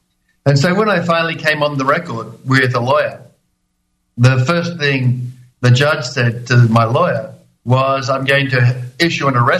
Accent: Australia; moved away as an adult; now in Ireland; So remember, I'm Australian, living in Australia most of my life, and we've been in Ireland for 5 years

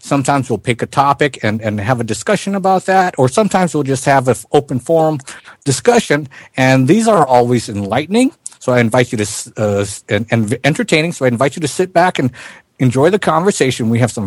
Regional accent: Hawaii, United States; All the way there in my home state of Hawaii on the Big Island

